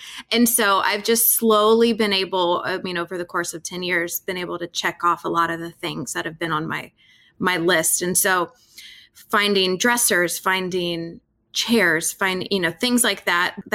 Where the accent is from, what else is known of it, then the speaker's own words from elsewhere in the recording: Atlanta, Georgia, United States; I grew up in the Atlanta suburbs. And so I know what it's like when you're in a subdivision and so many of the houses were built up, you know, as a development.